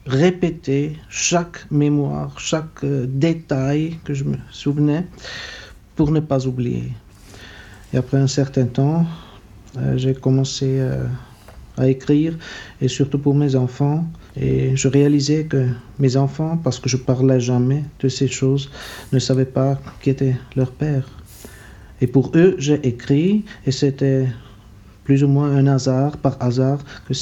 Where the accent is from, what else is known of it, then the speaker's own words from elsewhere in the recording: Switzerland; quand j'étais enfant en Suisse, écolier